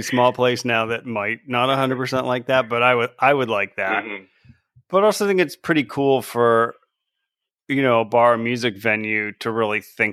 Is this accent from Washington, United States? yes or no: no; Falmouth, Maine, United States; Yeah, so I grew up in Falmouth. Then my parents lived in New Gloucester for a bunch of years after my brother and I had left.